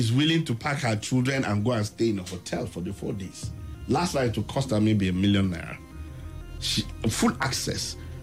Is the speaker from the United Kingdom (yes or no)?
no; Abuja, Federal Capital Territory, Nigeria; I said, no, I'm from Abuja.